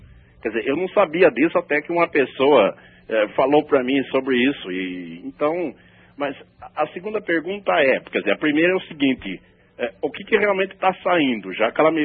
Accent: Santa Bárbara, Brazil; Eu sou de Santa Bárbara, 150 km daí.

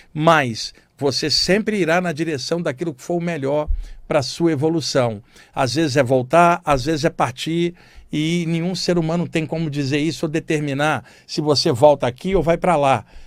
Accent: Rio de Janeiro, Brazil; now in São Paulo, Brazil; Desde que eu vim do Rio para São Paulo, a minha área de São Paulo foi sempre a Zona Sul. Fiquei hospedado no Jabaquara um tempo, fiquei na Vila Mariana, morei ali na Rua Jureia, uma transversal da Luiz Góes, ali na Santa Cruz, e hoje eu moro na Rua Carneiro da Cunha

